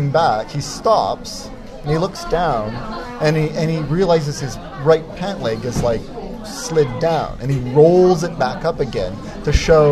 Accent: Montreal, Quebec, Canada; I grew up in Montreal, and you know, for fun, my mother would just send us out to the street

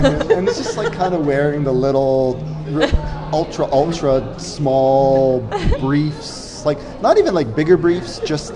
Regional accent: Canada; Because I'm Canadian, so I just wear... multiple layers of clothes in the winter.

